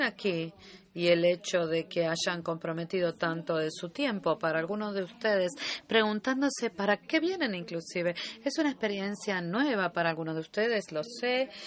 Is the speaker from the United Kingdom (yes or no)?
yes; United Kingdom; Spanish is a second language; De mi voz podrán decir que provengo del Reino Unido, lo podrán ver por mi acento.